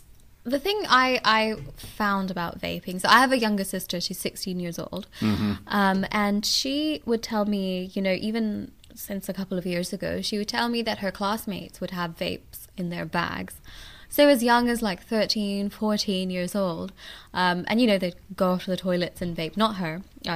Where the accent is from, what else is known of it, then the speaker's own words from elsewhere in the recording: England, United Kingdom; now in Arkansas, United States; So I'm from England originally. Well, I mean, my parents are from Pakistan, but I grew up in England pretty much. And then just moved to Arkansas for residency.